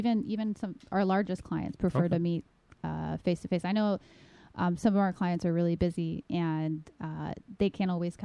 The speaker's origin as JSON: {"language": "English", "region": "New York", "country": "United States", "said": "Personally, I'm from New York. I basically went to school in the Bronx initially over at Bronx Science."}